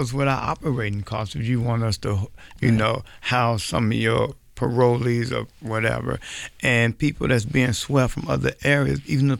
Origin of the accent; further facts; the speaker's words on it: Chicago, Illinois, United States; My hometown.